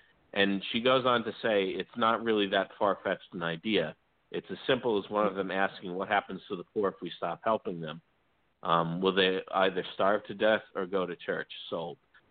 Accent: Mount Vernon, New York, United States; Mount Vernon has over my hometown has over 700 churches, and it's not a large town.

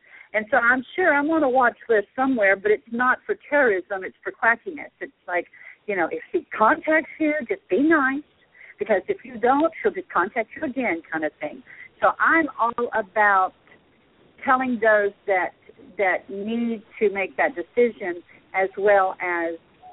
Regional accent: Texas, United States; accent: Texan twang; because I'm Texan. I am, you know, 64 years old Texan. So it's like I've got the twang, I got the y'all, the ain't.

